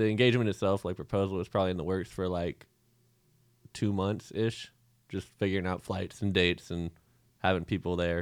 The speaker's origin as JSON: {"language": "English", "town": "Seattle", "region": "Washington", "country": "United States", "also_born_or_lived": "Arizona", "said": "yeah, well, I'm from Seattle originally. Mariner sweatshirt, you know, got to rep it."}